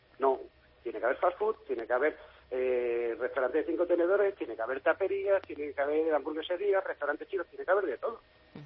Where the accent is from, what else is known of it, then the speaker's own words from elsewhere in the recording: Cáceres, Extremadura, Spain; yo porque soy de Cáceres